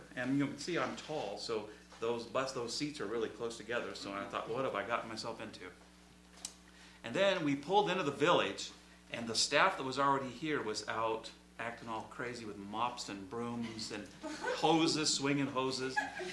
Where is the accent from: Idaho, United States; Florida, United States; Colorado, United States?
Colorado, United States; because I grew up in Colorado and I wanted to see what the snow was like here.